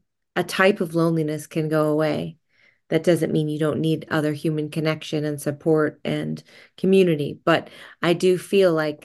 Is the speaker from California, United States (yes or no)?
yes; California, United States; people will ask you where you're from, and you can say California, but then they wait for the other answer.